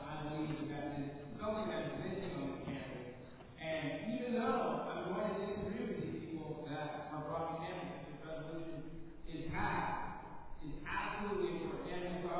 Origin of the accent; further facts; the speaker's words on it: Texas, United States; because I'm a person from Texas. I am a Democrat in Texas